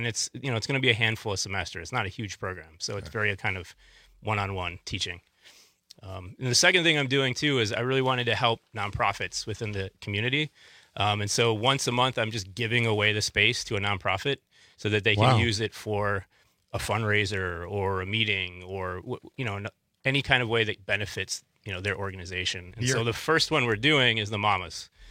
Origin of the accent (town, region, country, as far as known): Madison, Wisconsin, United States; born or raised there